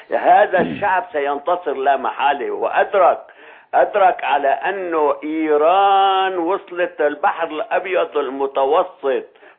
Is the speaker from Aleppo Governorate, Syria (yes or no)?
yes; Aleppo, Aleppo Governorate, Syria; وأنا ابن حلب